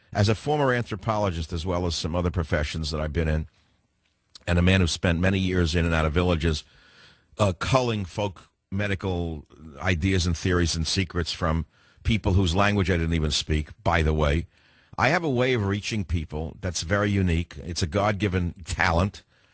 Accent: New York, United States; I was never ashamed of being from New York.

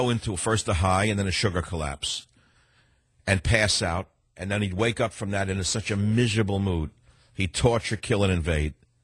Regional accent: New York City, New York, United States; thank you for calling from the great city of New York City, my hometown, my original hometown.

